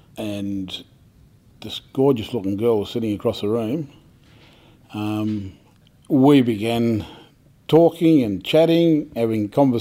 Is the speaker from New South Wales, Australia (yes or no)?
yes; Gilgandra, New South Wales, Australia; born there; I was born in Gilgandra, and I grew up in a home where my grandparents were what they call native Christian workers. With the Aboriginal Inland Missions